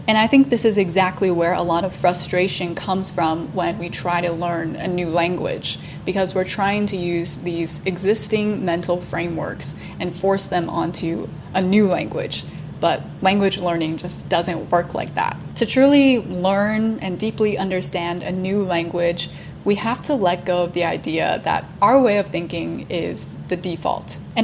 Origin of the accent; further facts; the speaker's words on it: United States; first language English; Growing up in America as a native English speaker, I never really questioned how English worked.